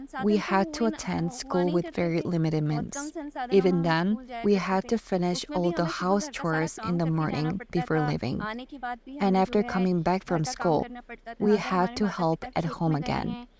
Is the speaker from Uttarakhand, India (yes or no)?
yes; Uttarakhand, India; I'm from Almora district. I was educated from an early age. I come from a middle-class family. And because of that, I was raised in the village itself.